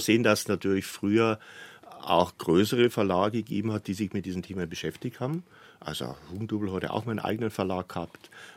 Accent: Arnsdorf, Bavaria, Germany; now in Munich, Germany; Genau, Arnsdorf, Niederbayern. Ja, ich bin halt über Studium dann nach München gekommen.

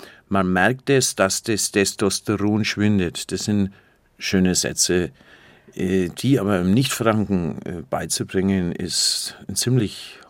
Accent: Bavaria, Germany; accent: Franconian; wollte ich mich natürlich meiner Heimat, meinem Dialekt nicht verweigern und habe gleichzeitig auch Fränkisch gesprochen. Also ich kann im Grunde genommen kann ich beides.

